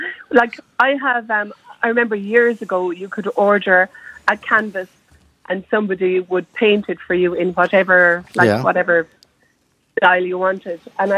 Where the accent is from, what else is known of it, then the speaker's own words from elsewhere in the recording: Munster, Ireland; I'm from County Clare